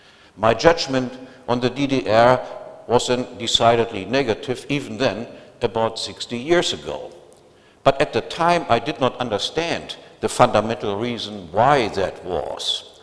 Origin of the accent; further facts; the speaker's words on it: West Germany, Germany; I grew up in the West, but my parents were refugees from the East, both of them.